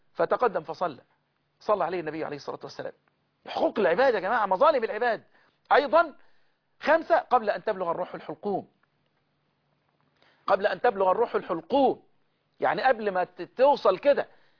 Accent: Egypt; بلدنا مصر

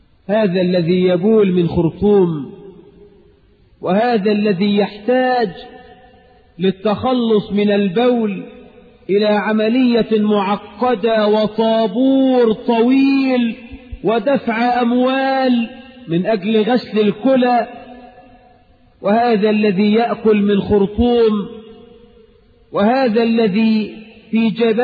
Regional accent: Egypt; اللهم اجعل بلدنا مصر آمنة مطمئنة

